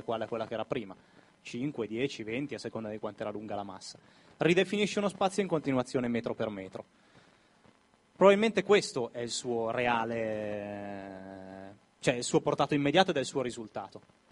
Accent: Milan, Lombardy, Italy; Io ho vissuto a Milano, ai tempi ero un po' più giovane, diciamo 25 anni, nato, vissuto sempre a Milano

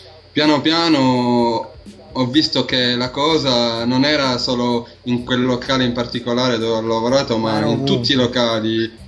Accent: Tunisia; parlo della Tunisia certo perché sono tunisino

